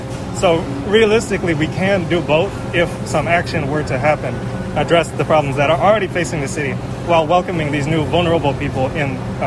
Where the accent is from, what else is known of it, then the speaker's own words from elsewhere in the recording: Philadelphia, Pennsylvania, United States; I'm from West Philly.